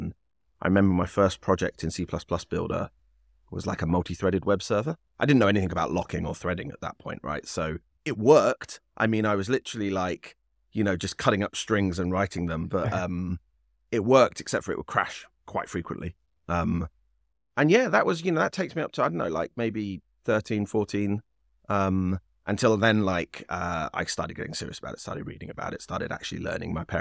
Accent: England, United Kingdom; And I'm British, right? I'm English.

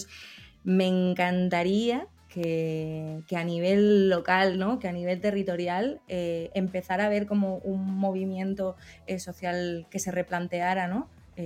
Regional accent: Aragon, Spain; yo soy aragonesa, entonces conozco de primera mano

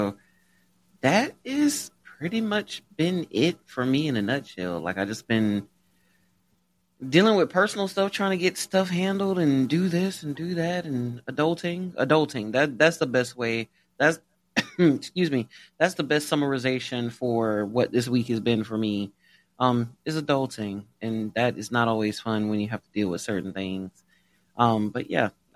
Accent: Alabama, United States; Shout out to my home state, Alabama, for being the racist that it is.

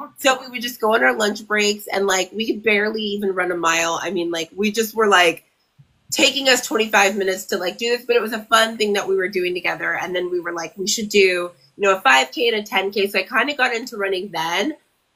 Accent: Sacramento, California, United States; Born and raised in Sacramento.

